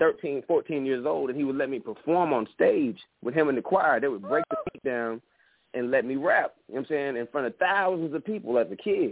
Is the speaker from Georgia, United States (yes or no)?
yes; Atlanta, Georgia, United States; also born or lived in Memphis; I was born in Memphis, grew up in Atlanta, but I would come and stay in Memphis every summer because, my mom worked a job and went to school.